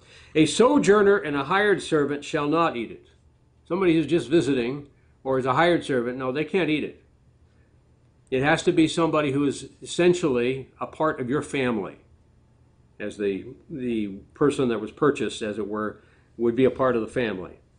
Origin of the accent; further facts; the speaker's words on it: South Dakota, United States; I grew up near the Oglala tribe. Pine Ridge was the reservation that much of the tribe lives on